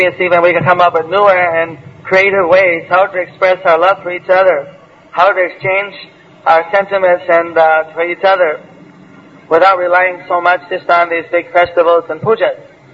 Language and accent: English; India; now I'm Indian, of course, but whatever